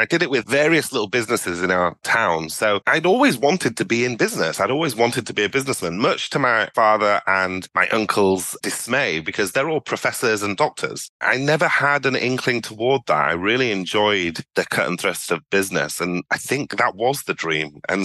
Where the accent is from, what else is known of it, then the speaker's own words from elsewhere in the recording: Sudan; And we're originally from the Sudan in Africa.